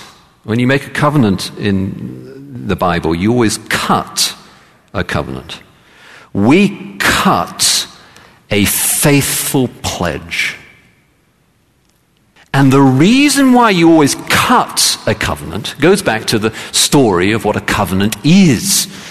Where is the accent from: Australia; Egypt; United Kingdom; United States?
United Kingdom; England; I grew up in England, in the Church of England